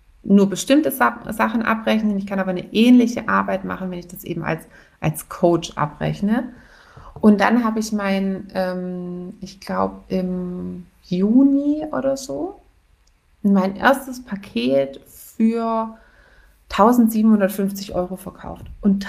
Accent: Baden-Württemberg, Germany; born there; ich bin ja geborene Schwäbin

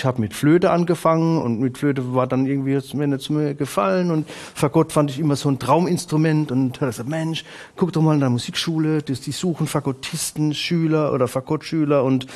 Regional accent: Ilvesheim, Baden-Württemberg, Germany; also born or lived in Mannheim; Ja, also ich bin in Mannheim geboren, bin aufgewachsen in Ilvesheim. Das ist ein Ort zwischen Heidelberg und Mannheim, direkt am Neckar. Ging dann in Ladenburg ins Gymnasium und wohne dort auch in Ladenburg seit über 30 Jahren

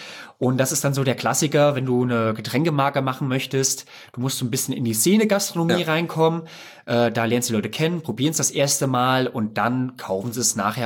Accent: Hesse, Germany; now in Würzburg, Germany; weil ich als Hesse nach Würzburg kam, ne? Und als Hesse, als Bier- und Apfelweintrinker

